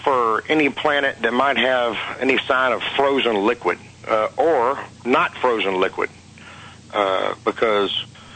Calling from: Louisiana, United States; in Louisiana.

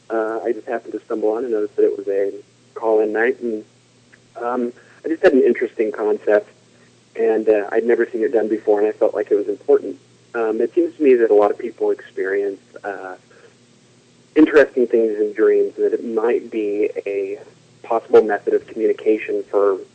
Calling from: California, United States; I'm calling from California.

